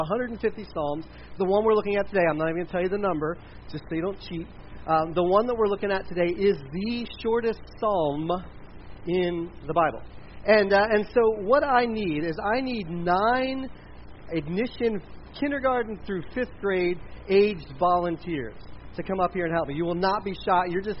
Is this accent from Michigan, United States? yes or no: no; Delaware, United States; I did not grow up in central Pennsylvania. I grew up in Delaware. So we didn't have things like the outdoors.